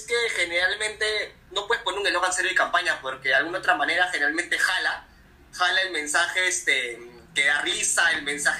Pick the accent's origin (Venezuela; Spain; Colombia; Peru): Peru; si es que no nos unimos con nosotros como peruanos